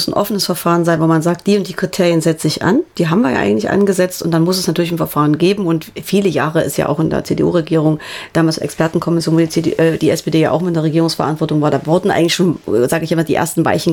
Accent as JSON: {"language": "German", "region": "Thuringia", "country": "Germany", "said": "Also ich wohne ja im ländlichen Raum, ich komme aus dem Landkreis Saalfeld-Rudolstadt, ich wohne im kleinen 120-Seelen-Dörflein, das ist Teil einer Verwaltungsgemeinschaft"}